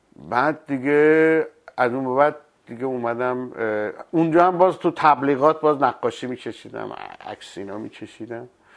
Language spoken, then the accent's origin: Persian; Jolfa, East Azerbaijan, Iran; born there; من در حقیقت در جلفا به دنیا اومدم. من جلفا یه شهر مرزیه